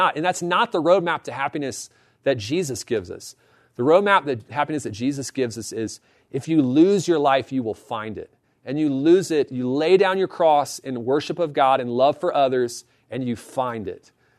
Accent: Virginia, United States; moved away as an adult; I moved out here when I was 22 from Virginia to California

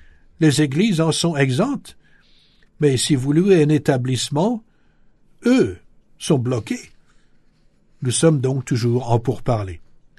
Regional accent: United States; pourquoi chez nous, aux États-Unis, c'est devenu une question politique

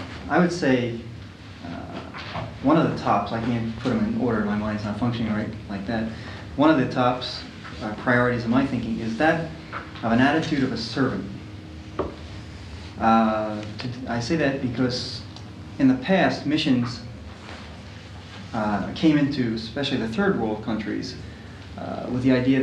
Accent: Havertown, Pennsylvania, United States; From the Philadelphia area on the other side, Havertown, Ardmore.

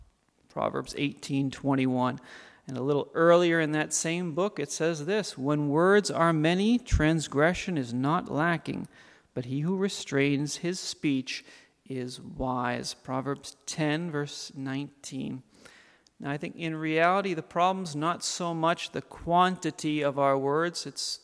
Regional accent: Massachusetts, United States; I would drive up to Boston, because I'm from Massachusetts.

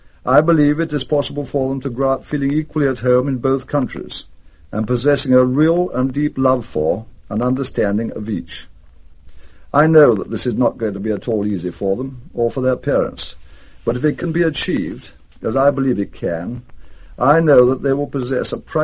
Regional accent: United Kingdom; now in United States; I am British. For 24 years, I was a regular officer in the British Army

